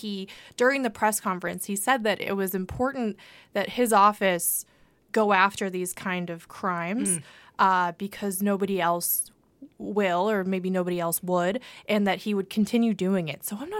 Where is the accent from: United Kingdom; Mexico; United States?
United States; Lowell, Massachusetts; But I mean, this is just a shameless plug for the Lowell Sun, my hometown paper, which I love.